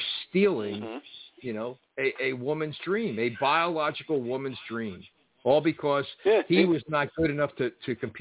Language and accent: English; New York, United States; I can remember growing up in New York